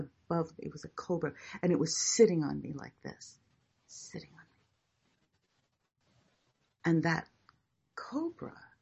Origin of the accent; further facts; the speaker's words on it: Hawaii, United States; And it was my hula teacher when I was growing up in Hawaii.